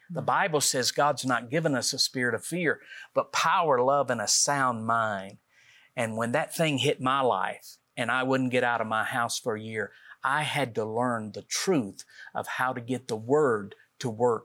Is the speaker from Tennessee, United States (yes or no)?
yes; Tennessee, United States; we're from Middle Tennessee